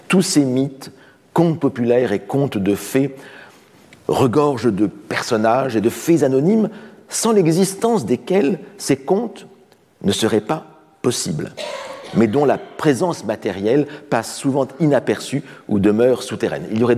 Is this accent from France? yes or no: yes; France; en tant que Français